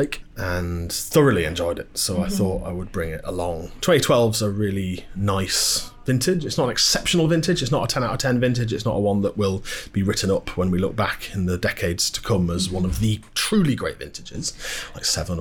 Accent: Scarborough, Yorkshire and the Humber, United Kingdom; I grew up in a household where wine wasn't a thing. I'm from Scarborough, and my working class background precluded wine being a thing.

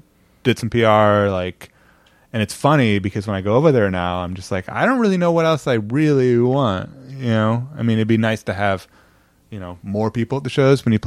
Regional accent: Indiana, United States; I'm a huge basketball fan. I'm from Indiana.

